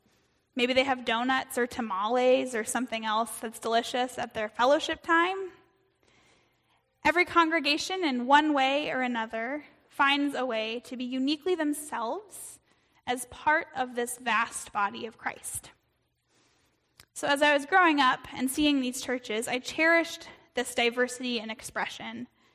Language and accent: English; Iowa, United States; I spent my childhood in the eastern part of Iowa. I grew up in the Lutheran Church